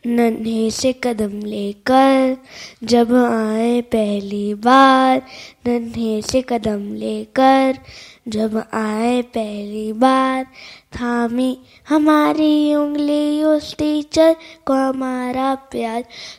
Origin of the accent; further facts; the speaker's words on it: Raipur, Chhattisgarh, India; मैं रायपुर छत्तीसगढ़ से आया हूँ।